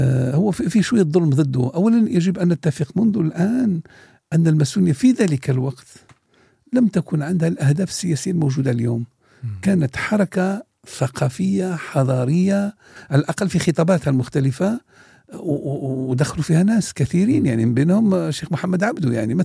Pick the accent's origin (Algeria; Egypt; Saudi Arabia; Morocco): Algeria; لدرجة أن بعض حتى يتهموا بالخيانة يعني عندنا في الجزائر يعني